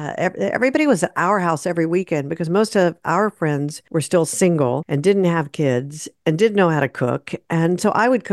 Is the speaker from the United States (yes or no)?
yes; Houston, Texas, United States; when he found out I was born and raised in Houston and had never been to NASA